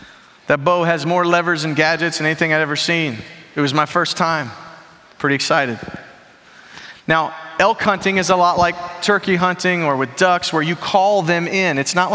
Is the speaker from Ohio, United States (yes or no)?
no; Chicago, Illinois, United States; I grew up in Chicago. The problem with Chicago is you don't carry a gun in Chicago.